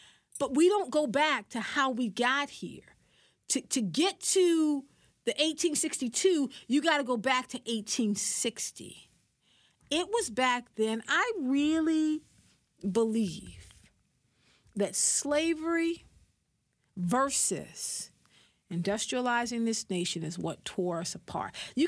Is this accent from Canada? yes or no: no; South Carolina, United States; South Carolina, my home state, South Kakilaki, where I was born and spent every summer of my life, even through college